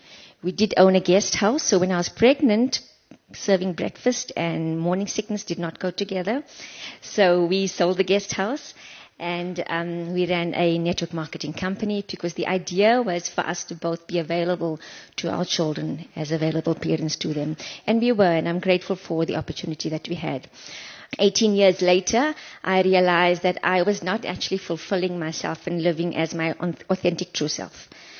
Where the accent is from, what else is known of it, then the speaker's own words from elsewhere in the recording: Johannesburg, Gauteng, South Africa; now in Cape Town, South Africa; So I grew up in Johannesburg. I'm trained as a social worker, moved to Cape Town 23 years ago. I've been living my adult life there ever since.